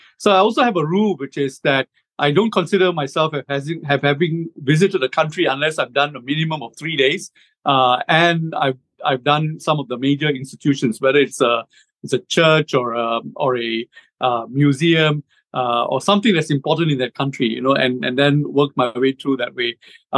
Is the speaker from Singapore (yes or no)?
yes; Singapore; I'm from Singapore, so I live in Singapore. I live in a beautiful apartment that looks out to the sea and the city skyline.